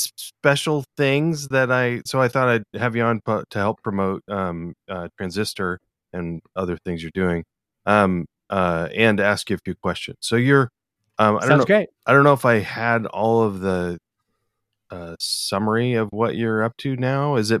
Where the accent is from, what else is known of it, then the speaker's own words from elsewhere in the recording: Washington, United States; I grew up in Eastern Washington and all the rich kids, so I was not one of the rich kids